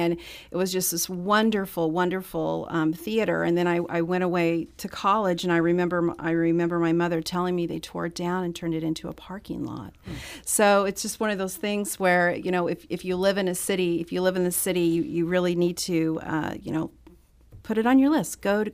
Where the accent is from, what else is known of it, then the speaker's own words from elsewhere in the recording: Missouri, United States; I grew up in Southwest Missouri.